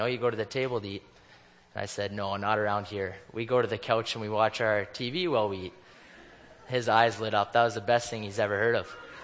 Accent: Crystal City, Manitoba, Canada; With that said, I'm a bachelor from Crystal City, Manitoba.

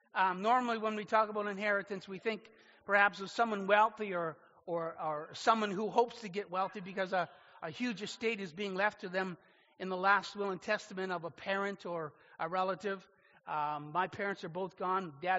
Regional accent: Nova Scotia, Canada; I come from Nova Scotia.

